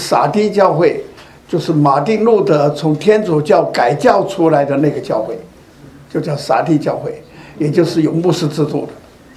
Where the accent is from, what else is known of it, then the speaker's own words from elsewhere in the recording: China; 我们中国人